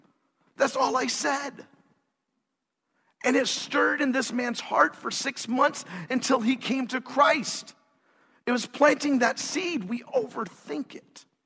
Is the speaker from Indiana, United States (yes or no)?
yes; Indiana, United States; So you don't end up over in California instead of just Indiana a couple hours away?